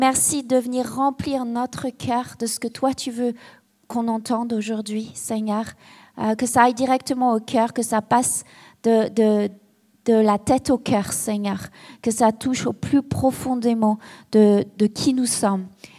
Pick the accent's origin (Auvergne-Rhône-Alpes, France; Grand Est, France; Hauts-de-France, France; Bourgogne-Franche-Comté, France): Auvergne-Rhône-Alpes, France; Lyon; also born or lived in Paris / England / Canada / South Africa; je viens de Lyon. J'ai grandi en partie à Lyon, à Paris. J'ai également été à l'étranger, donc j'étais en Angleterre, au Canada, vécu 6 ans en Afrique du Sud.